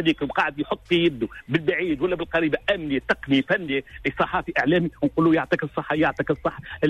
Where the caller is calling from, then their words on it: Tunis, Tunis Governorate, Tunisia; من تونس العاصمه